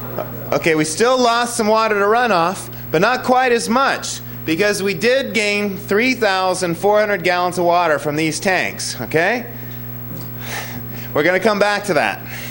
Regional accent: Tucson, Arizona, United States; I'm going to begin with these two images of my hometown of Tucson, Arizona, where we get 12 inches of rain and an average year of rainfall.

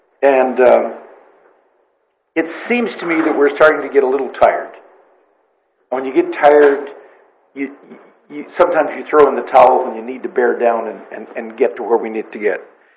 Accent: Nipomo, California, United States; I'm from Napomo.

